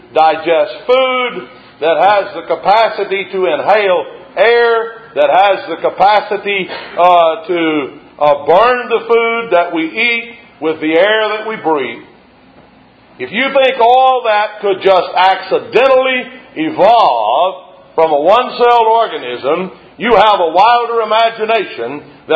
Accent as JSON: {"language": "English", "town": "Magazine", "region": "Arkansas", "country": "United States", "tie": "born or raised there", "said": "There's a sign in my hometown, Magazine, Arkansas, on Highway 10."}